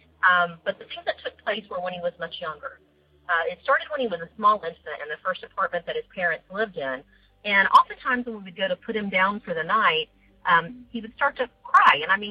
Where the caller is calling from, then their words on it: Florida, United States; I'm calling you from Florida.